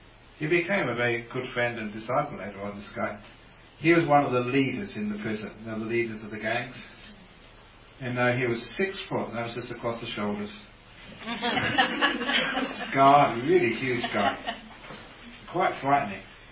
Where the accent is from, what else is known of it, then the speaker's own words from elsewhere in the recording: Perth, Western Australia, Australia; In my hometown, Perth, there was a man who tried to rob the jewellery store.